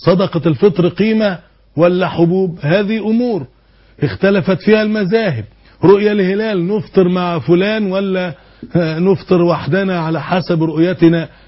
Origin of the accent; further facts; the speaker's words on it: Egypt; عندنا في مصر